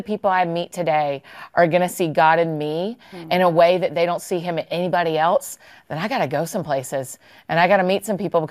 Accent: Atlanta, Georgia, United States; Yeah, my hometown.

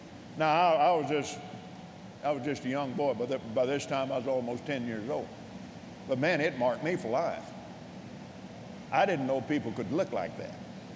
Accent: Abilene, Texas, United States; Now, where I was raised in Abilene, Texas, the man that lived next door to us came back from World War II.

